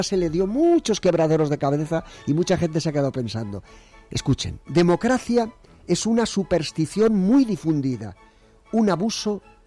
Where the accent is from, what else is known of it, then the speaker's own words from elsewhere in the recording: Spain; porque somos españoles.